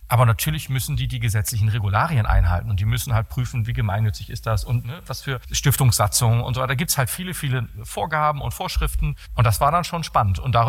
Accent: Ukraine; dass es irgendwo in der Welt, in dem Fall bei uns in der Ukraine

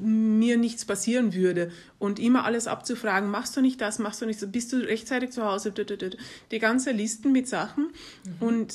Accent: Netherlands; German is a second language; Also meine Eltern sind holländisch und also ich bin in Holland groß geworden und habe die Familien dort gesehen.

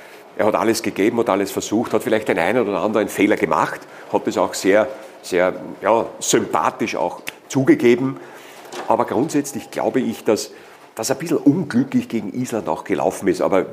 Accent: Upper Austria, Austria; now in Vienna, Austria; Ich habe eine schwere Zeit am Beginn gehabt als Oberösterreicher in Wien.

